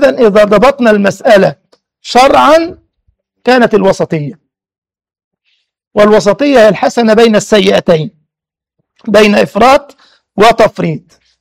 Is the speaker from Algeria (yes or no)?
no; Egypt; وكان عندنا في مصر حاجة اسمها حرب الاستنزاف وكذا وكذا